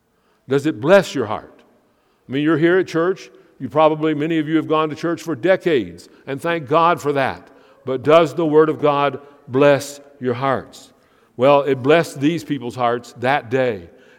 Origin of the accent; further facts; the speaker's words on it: Canada; Hasn't there been a great danger that we are too wrapped up in being Canadian and not wrapped up enough in being Christian?